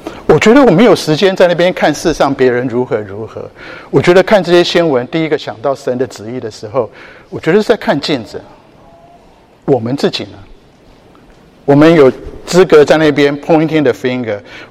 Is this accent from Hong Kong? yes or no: no; Taiwan; 台湾，我从台湾来，我不讲别的地方，我讲台湾就好